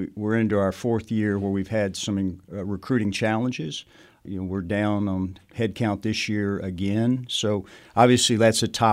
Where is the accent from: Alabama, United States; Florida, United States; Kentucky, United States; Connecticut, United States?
Kentucky, United States; I grew up in Central Kentucky and came here 30-plus years ago after looking around at public schools and private schools and big schools and small schools.